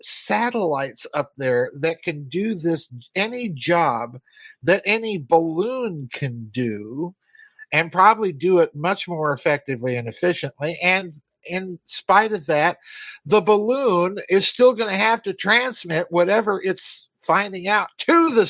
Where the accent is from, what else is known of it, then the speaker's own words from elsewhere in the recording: Sioux Falls, South Dakota, United States; I grew up in Sioux Falls, South Dakota.